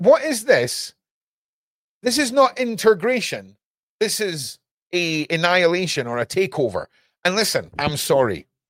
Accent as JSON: {"language": "English", "region": "Scotland", "country": "United Kingdom", "said": "where are you from? UK, score it out, write Scotland. Right? But if you think you're going to swan in and start bullying the bully that's been bullying my country for hundreds of years"}